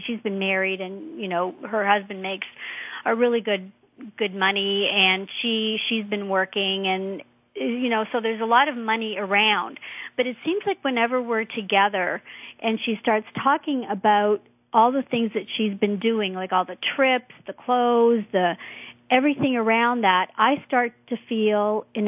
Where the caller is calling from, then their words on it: Toronto, Ontario, Canada; Just outside of Toronto, Canada.